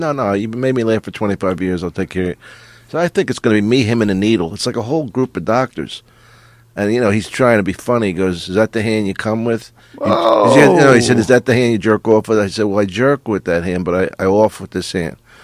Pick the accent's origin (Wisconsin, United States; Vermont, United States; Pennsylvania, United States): Pennsylvania, United States; Philadelphia; I'm from Philly and we always read about him.